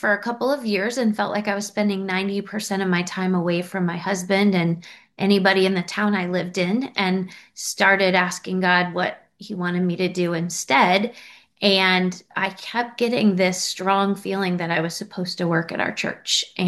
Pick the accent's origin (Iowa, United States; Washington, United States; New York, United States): Iowa, United States; now in Cincinnati, United States; Well, I'm originally from Iowa, but like any other good Cincinnatian, my husband, when he met me, moved me back here. So we live in Cincinnati in the Kenwood area